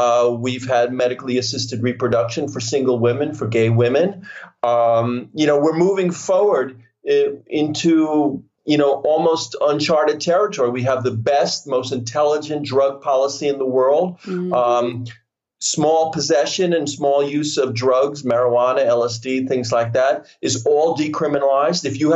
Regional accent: United States; moved away as an adult; now in Portugal; It's my home, first of all. I've lived here for 29 years.

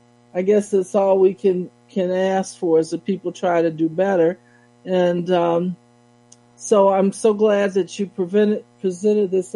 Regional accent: Chicago, Illinois, United States; I'm from Chicago, and my goddaughter attended DePaul University

